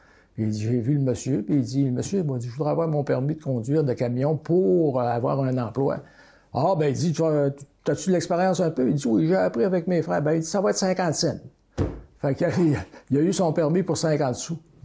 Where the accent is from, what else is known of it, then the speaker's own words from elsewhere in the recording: Dolbeau, Quebec, Canada; je suis né à Mistassini, puis j'ai grandi à Dolbo, parce que mon père a bâti une maison sur le boulevard Warburg à Dolbo, puis c'est ça, on a vécu là plusieurs années